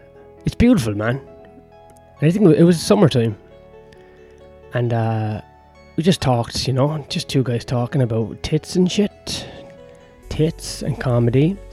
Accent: Ireland; Because I'm Irish, isn't it? So it's already funny because I'm drunk and I've got an accent.

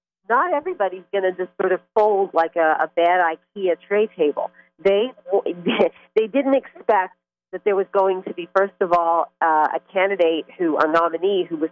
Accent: Pennsylvania, United States; I'm from Pennsylvania, and I love Michigan, by the way.

